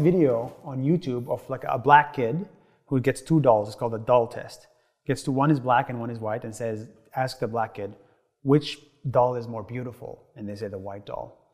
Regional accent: Nazareth, Northern District, Israel; So I grew up in Israel, right, as a Palestinian. And, you know, first of all, no one chooses where they are born. It's not like you choose your passport. So, you know, growing in that part of the world, in Nazareth, right next to Jesus

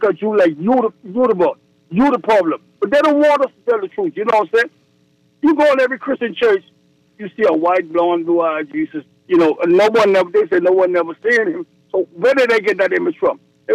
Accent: Bahamas; when I was a youth, I grew up in Anglican Church in the Bahamas.

